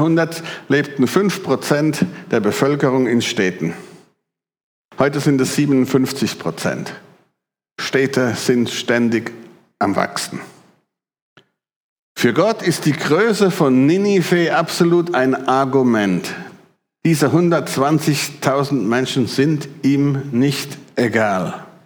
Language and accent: German; Germany; now in Switzerland; Also ich lebe im Exil, nicht weil ich als Deutscher in der Schweiz bin.